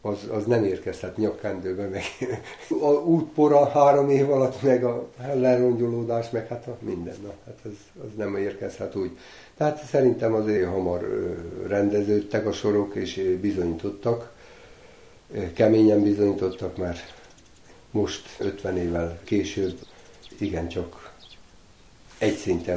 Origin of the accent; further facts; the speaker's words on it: Moldavia, Romania; Hát az érthető, hogy el voltunk ítélve, módvai csángók, mert azt mondták, hogy cigányok vagyunk.